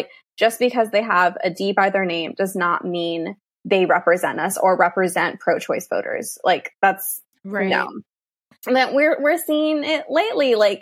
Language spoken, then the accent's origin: English; Texas, United States; as a Texan, I can tell you it is not accessible.